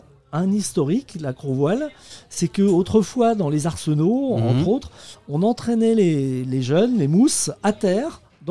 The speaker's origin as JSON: {"language": "French", "town": "Alençon", "region": "Normandy", "country": "France", "said": "Eh bien, Normandie, mais il n'y a pas la mer. Ouais. Alençon."}